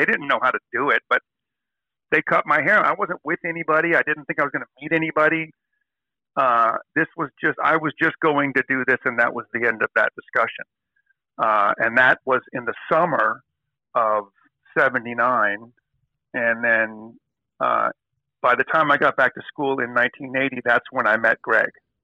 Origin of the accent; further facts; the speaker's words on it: Woodland Hills, California, United States; there were so few people from the Valley that it was, you know, people just said, what? Where are you from? Like, Woodland Hills.